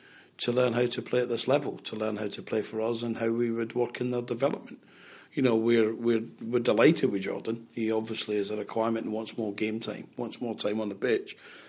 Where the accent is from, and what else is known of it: Glasgow, Scotland, United Kingdom; born or raised there